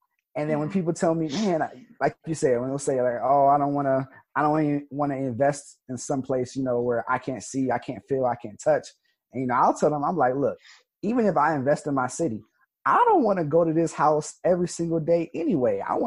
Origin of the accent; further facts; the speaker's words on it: Yucca Valley, California, United States; And since I'm from Yucca Valley, I live in Yucca Valley